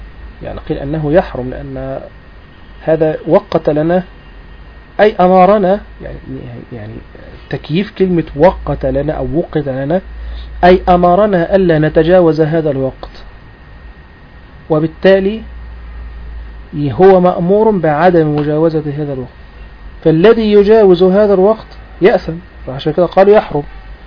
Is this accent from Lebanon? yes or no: no; Egypt; يعني دي بقى أحد الأعراف الموجودة عندنا في المجتمع عندنا في مصر